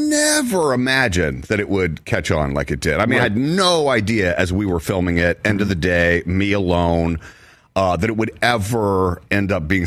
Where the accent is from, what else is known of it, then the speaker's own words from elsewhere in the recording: the South, United States; This is not something I'm from the South.